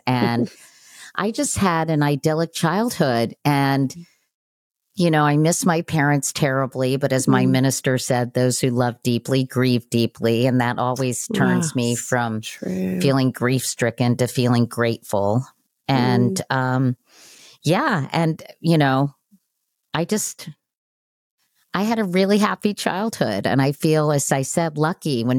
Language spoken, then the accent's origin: English; Arlington, Virginia, United States; I grew up in Arlington, Virginia. I was the youngest of four kids.